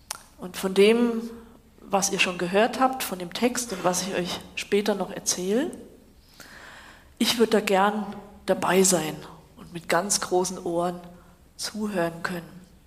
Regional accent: Switzerland; also born or lived in Germany; Und mir liegt es nah, als Schweizerin und Deutsche.

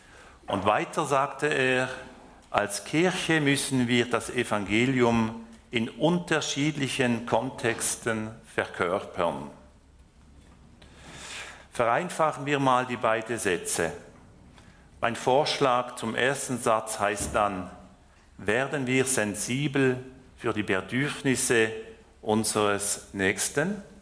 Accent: France; German is a second language; Es ist nicht gerade meine Muttersprache. Ihr wisst ja, dass ich in Frankreich aufgewachsen bin und die ganze französische Schule gemacht habe.

